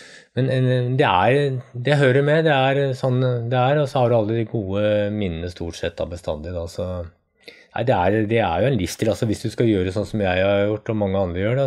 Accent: Østmarka, Oslo, Norway; Når jeg vokste opp, så var jeg på skauen hver eneste helg. Jeg vokste opp nede I Østmarka, vi dro på skauen hver helg.

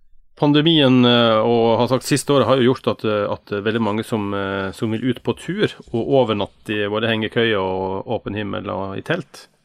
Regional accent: Western Norway, Norway; Som vestlending så er jeg glad i fjelltopper

